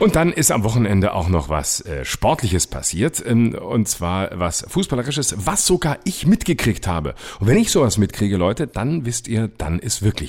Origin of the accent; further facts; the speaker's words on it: Baden-Württemberg, Germany; also born or lived in Freiburg; Und deshalb sage ich als Süddeutscher aus Baden-Württemberg, der viele Jahre in Freiburg gelebt hat